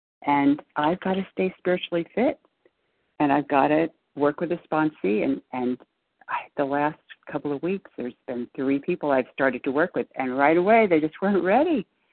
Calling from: Connecticut, United States; in Connecticut.

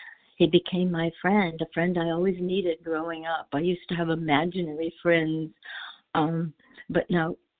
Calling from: Clearwater, Florida, United States; from Clearwater, Florida.

